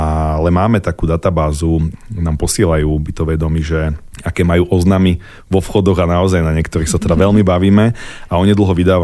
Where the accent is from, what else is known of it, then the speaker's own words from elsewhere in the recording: Žilina Region, Slovakia; now in Bratislava, Slovakia; Žijem v Bratislave, ale áno, pôvodom Lipták.